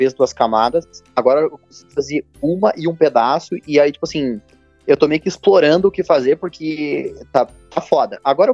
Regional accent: Curitiba, Paraná, Brazil; born there; also born or lived in Cascavel; Nasci em Curitiba e já estive em vários lugares. Agora, esses dias eu tava fazendo uma lista de todos os lugares que eu já morei, mas eu nasci em Curitiba.

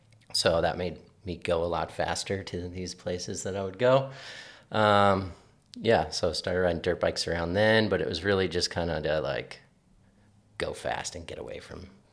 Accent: Winston-Salem, North Carolina, United States; also born or lived in Knoxville, Tennessee; So born in Knoxville, Tennessee. Mm. Yep, from the southeast. And then I'd say when I was about six, I moved to North Carolina, just outside of Winston-Salem, the cigarette capital of the world, if you didn't know.

